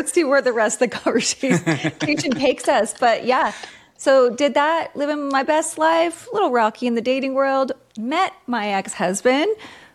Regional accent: Portland, Oregon, United States; I grew up in Portland. Lived a pretty, traditional life. Parents still together, have an older sister.

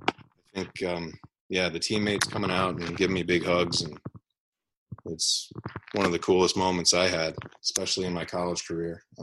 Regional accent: New York, United States; being a New Yorker and him going to the Yankees and him becoming such a huge success with the Yankees

